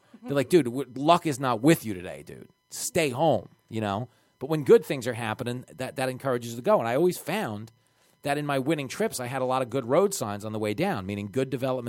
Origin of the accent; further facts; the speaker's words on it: Levittown, New York, United States; I grew up in Levittown.